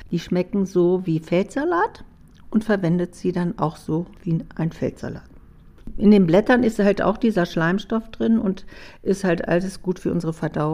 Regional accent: Hannover, Lower Saxony, Germany; born there; geboren in Hannover. Dann sind wir aufs Land gezogen und wir sind eine Großfamilie gewesen und wir haben mitten im Wald gewohnt

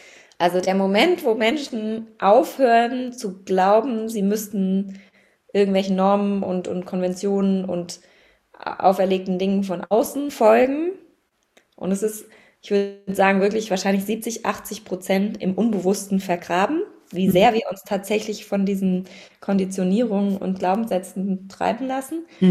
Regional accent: Baden-Württemberg, Germany; Also ich bin im Schwarzwald aufgewachsen, also sehr naturverbunden

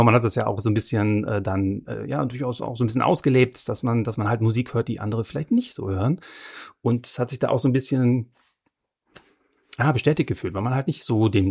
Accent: Bonn, North Rhine-Westphalia, Germany; ich komme ja aus Bonn, da bin ich ja geboren worden

